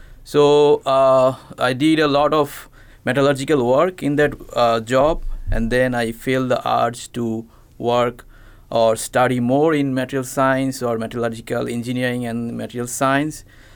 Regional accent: Bangladesh; I'm from Bangladesh. It's a small country in Southeast Asia.

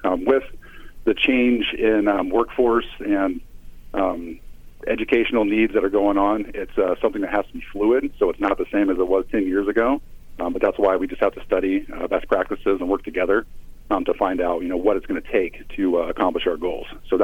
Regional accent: Decatur, United States; I do have contacts in all those communities since I was born and raised in Decatur.

